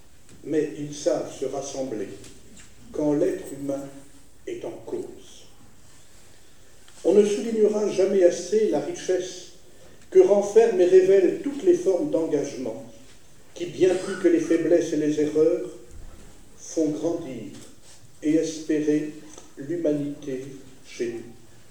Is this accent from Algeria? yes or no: no; France; Je suis français. J'aime mon pays.